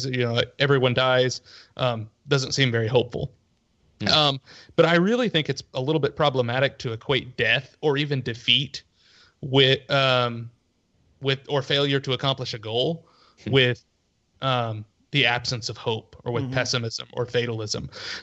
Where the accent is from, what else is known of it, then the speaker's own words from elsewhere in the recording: Texas, United States; So like I'm from Texas, and the myth of the Alamo, the legend of the Alamo is huge in Texas.